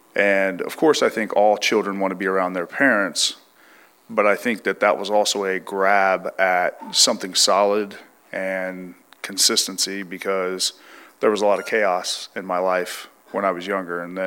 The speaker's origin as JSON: {"language": "English", "town": "San Bernardino", "region": "California", "country": "United States", "said": "So originally, I'm from San Bernardino, California."}